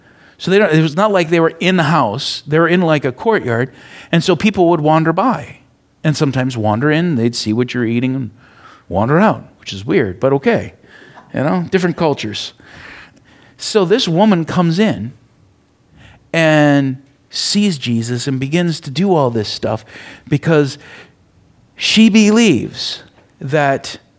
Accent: United States; It's weird, but you know, I'm American. I don't get this stuff.

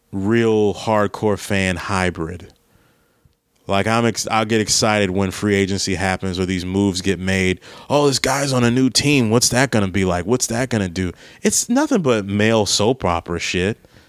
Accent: Maryland, United States; I have a big show in my hometown area, in my home state of Maryland.

